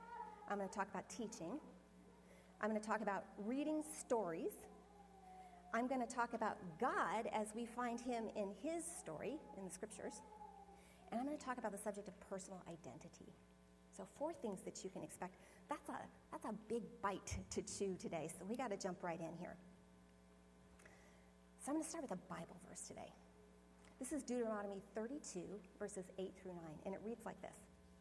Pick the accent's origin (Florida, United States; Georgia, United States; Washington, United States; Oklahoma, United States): Washington, United States; Rice; I am from Rice, Washington, and I have six children